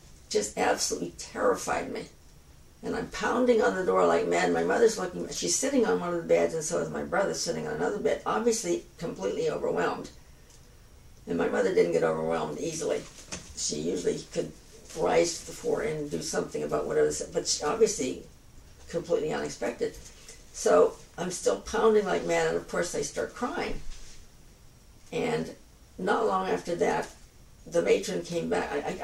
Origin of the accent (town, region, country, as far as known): Canada; now in United States